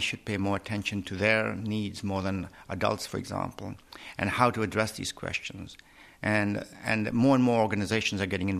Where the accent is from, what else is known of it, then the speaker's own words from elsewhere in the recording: Karachi, Sindh, Pakistan; my hometown of Karachi